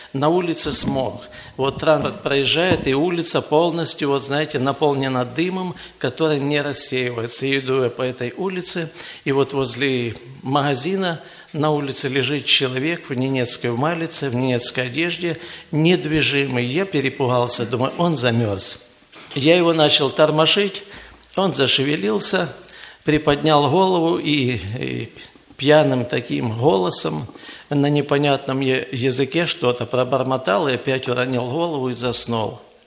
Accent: Vorkuta, Komi Republic, Russia; я из Воркуты. И проживаю там уже больше 40 лет.

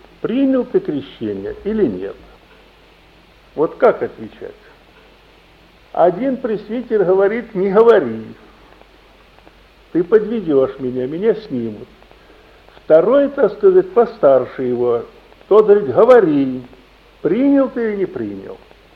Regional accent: Russia; Я из России.

